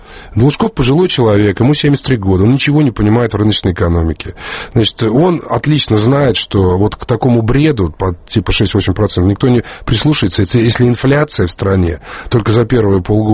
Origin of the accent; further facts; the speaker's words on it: Tolyatti, Samara Oblast, Russia; я объясню из Тольятти человеку из Самары